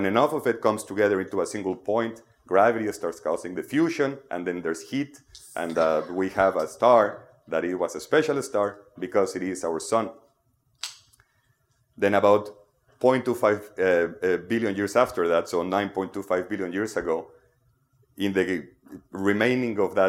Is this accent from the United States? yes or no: no; Mexico; English is a second language; I'm from Mexico, so please don't take it on me. It wasn't my fault.